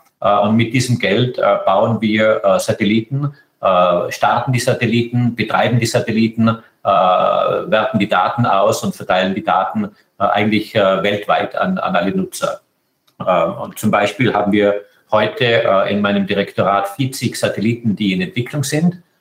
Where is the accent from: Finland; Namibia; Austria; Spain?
Austria; now in Italy; Natürlich, ich komme aus Österreich. Österreich sind meine Wurzeln.